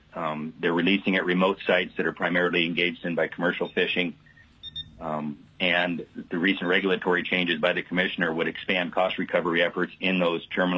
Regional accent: Fairbanks, Alaska, United States; I'm from Fairbanks.

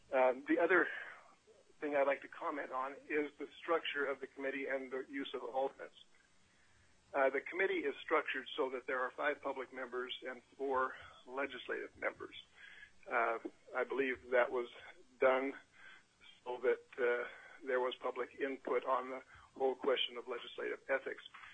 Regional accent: Fairbanks, Alaska, United States; from Fairbanks.

